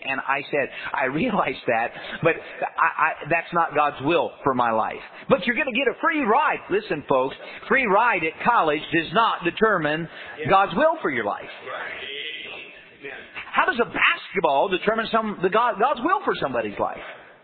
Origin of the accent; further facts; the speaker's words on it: Indiana, United States; I'm from Indiana. When you're from Indiana, you're born with a pacifier in your mouth and a basketball in your hand.